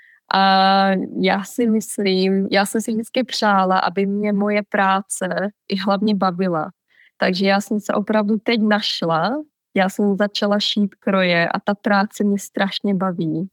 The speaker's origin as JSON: {"language": "Czech", "region": "Slovácko", "country": "Czechia", "tie": "born or raised there", "said": "Tak, vyrůstala jsem na Slovácku, takže my jsme byli už oplené kojení tím folklorem a krojema."}